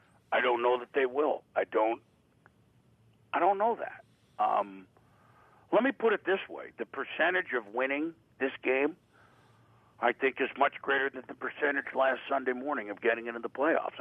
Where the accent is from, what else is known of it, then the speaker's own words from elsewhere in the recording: Connecticut, United States; Yeah, I own sweaters. I come from Connecticut.